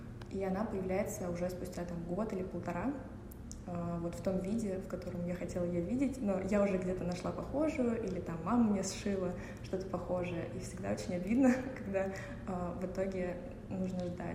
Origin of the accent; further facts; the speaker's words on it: Moscow, Russia; born there; Я родилась в Москве в очень творческой семье.